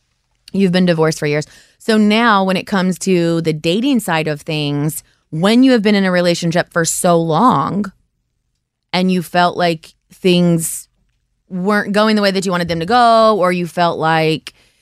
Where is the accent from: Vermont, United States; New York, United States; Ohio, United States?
Ohio, United States; I am from Ohio. I live in Cincinnati. I've been back here since 2004.